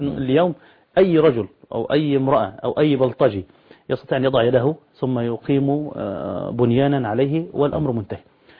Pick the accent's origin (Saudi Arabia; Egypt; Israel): Egypt; صرنا لما نمشي في اوروبا الان يعني لا نقول اننا مصريون